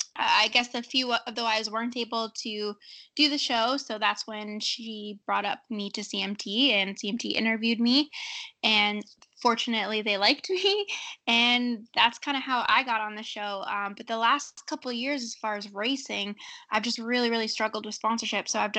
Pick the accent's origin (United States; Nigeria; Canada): Canada; I grew up in Canada racing dirt.